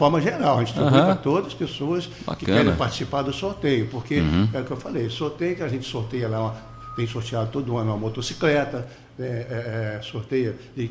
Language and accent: Portuguese; Itaperuna, Rio de Janeiro, Brazil; eu e mais um amigo, né, que somos lá de Itaperuna